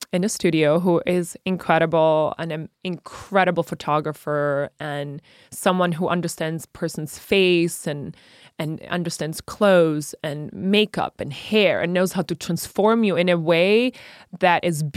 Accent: Czechia; You know, I was a girl from the Czech Republic, from a small town. I was not royalty.

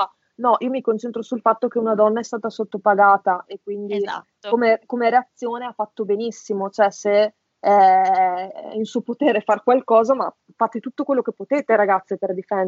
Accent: Verona, Veneto, Italy; Raga, allora sono disabile, vegana, femmina, vegana, sono anche veronese

